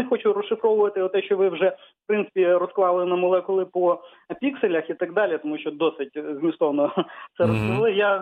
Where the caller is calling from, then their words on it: Rivne, Rivne Oblast, Ukraine; місто Рівне.